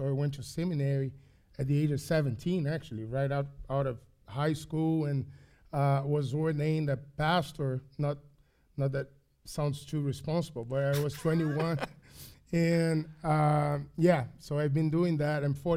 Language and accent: English; Brazil; I'm more Southerner than anybody here. I'm from Brazil, so it's only down south.